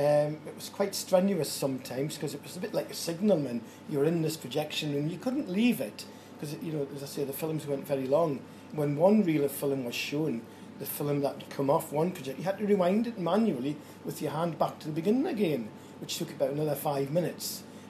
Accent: Newcastle upon Tyne, North East England, United Kingdom; I know when I first came from Newcastle, I was trained at Newcastle, you might guess by my accent, I don't know.

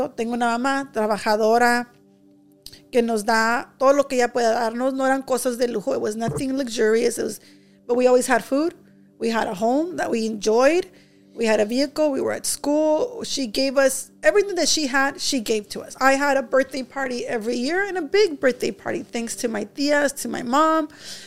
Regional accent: Compton, California, United States; But I was raised in Compton by a single mom, just like you guys.

